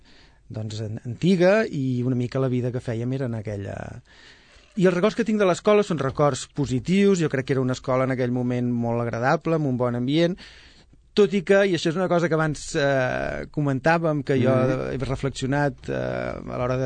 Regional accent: Sabadell, Catalonia, Spain; Home, jo vaig néixer a Sabadell, de fet sóc una persona que he viscut pràcticament tota la meva vida aquí i sempre doncs vinculat, més o menys, amb aquesta ciutat.

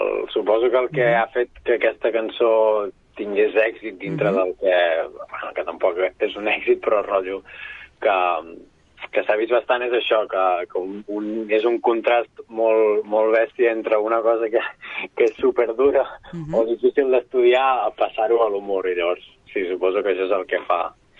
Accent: Súria, Catalonia, Spain; jo sóc de Súria, d'un poble més amunt de Manresa, i sí que és veritat que aquí, tant a Manresa com a Súria, pràcticament tota la gent parlem en català

